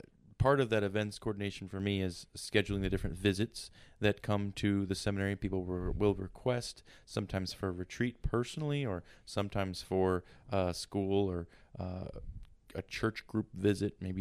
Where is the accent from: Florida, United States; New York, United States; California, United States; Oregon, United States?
Florida, United States; Pensacola; I am from Pensacola, Florida, originally, and grew up there my whole life.